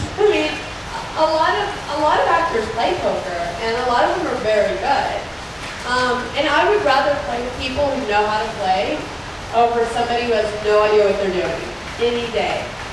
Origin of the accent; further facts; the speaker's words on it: Texas, United States; I'm from Texas, but I don't know what Texas Hold'em is.